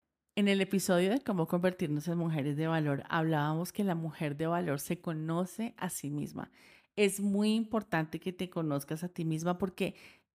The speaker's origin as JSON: {"language": "Spanish", "country": "Colombia", "said": "como buena colombiana no puedo vivir sin el café."}